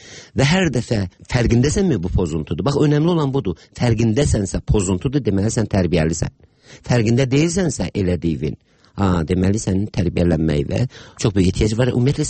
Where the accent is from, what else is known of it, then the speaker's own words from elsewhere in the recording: Baku, Azerbaijan; Və mən çox uşaq yaşlarından Bakıda böyümüşəm. Belə hesab eləyək ki, mən bir yuxusunda haranı görürsə oralıdır, mən yuxumda Bakını görürəm.